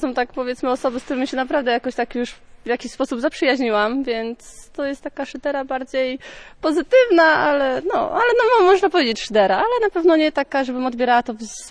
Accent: Pomeranian Voivodeship, Poland; bo pochodzę tu z Kaszub, niedaleko Siemierowic

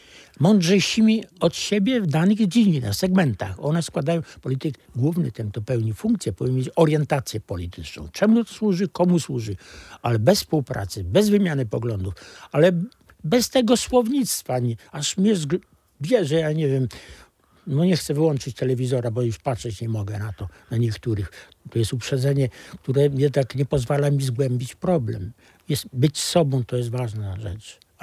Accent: Lviv Oblast, Ukraine; A ja spod Lwowa wychowany, mojej rodzinie 3 oficerów Wojska Polskiego rozstrzelanych w Charkowie, wcześniej w Starobielsku.

